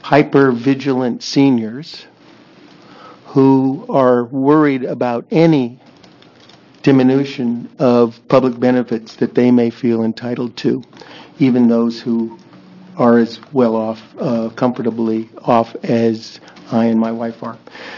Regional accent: Oregon, United States; I represent myself. I'm from Multnomah County.

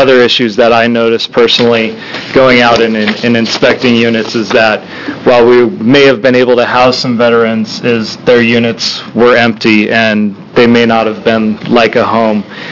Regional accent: Oregon, United States; I'm from Central Oregon.

